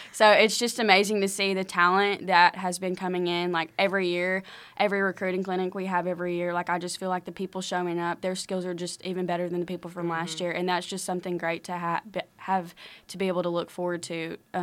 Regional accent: Jonesboro, Arkansas, United States; I'm from Jonesboro, so I got really homesick and came home one weekend

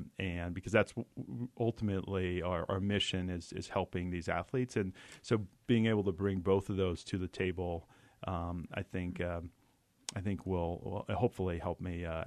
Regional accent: Garmisch, Bavaria, Germany; now in United States; I grew up in Germany. My dad was a U.S. Army officer, and we were stationed in Garmisch, Germany.

